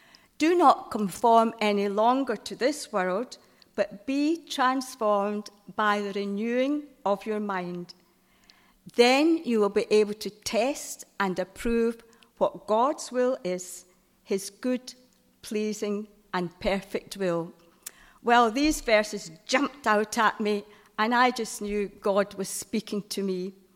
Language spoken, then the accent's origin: English; Glasgow, Scotland, United Kingdom; I grew up in Glasgow, and I became a primary school teacher.